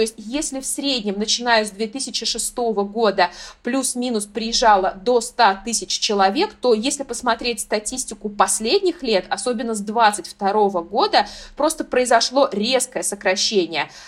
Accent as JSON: {"language": "Russian", "country": "Uzbekistan", "tie": "born or raised there", "said": "я сама родом из Узбекистана"}